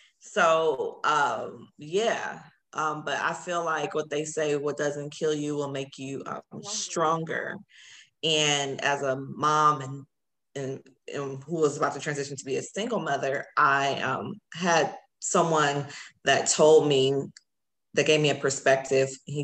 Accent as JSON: {"language": "English", "town": "Los Angeles", "region": "California", "country": "United States", "said": "I was born in Cincinnati Hospital. I'm from LA."}